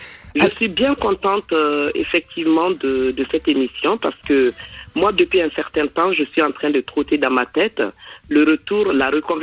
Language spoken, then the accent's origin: French; Mali; Et je suis originaire du Mali.